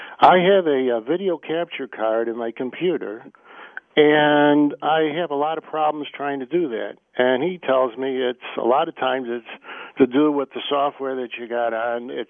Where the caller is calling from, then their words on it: Beijing, China; Right outside of Beijing.